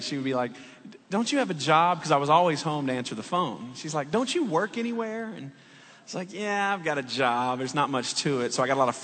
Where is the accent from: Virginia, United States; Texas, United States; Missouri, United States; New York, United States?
Texas, United States; moved away as an adult; But I grew up in Texas and moved to Florida to work in a church right out of high school.